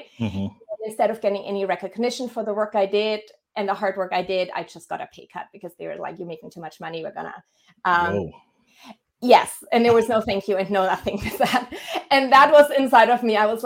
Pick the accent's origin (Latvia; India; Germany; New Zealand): Germany; English is a second language; moved away as an adult; now in Hawaii, United States; So I always get asked where my accent is from, so I'll start there. I'm originally from Germany, but being super lucky to be calling Hawaii my home for the last 15 years. Yes, 15 years. I moved here when I was 24.